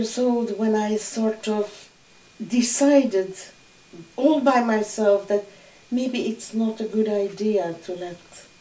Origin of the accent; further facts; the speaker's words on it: Budapest, Hungary; But I never actually lived there. I grew up in Budapest.